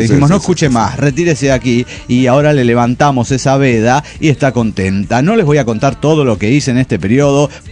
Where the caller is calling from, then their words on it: Tulancingo, Hidalgo, Mexico; soy el zapatista de Tulancingo Hidalgo